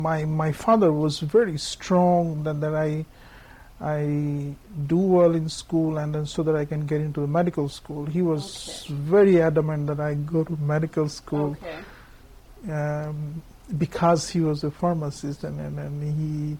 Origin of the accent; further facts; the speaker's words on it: Kolkata, West Bengal, India; But as someone growing up in Calcutta who doesn't know outside world, is actually fun.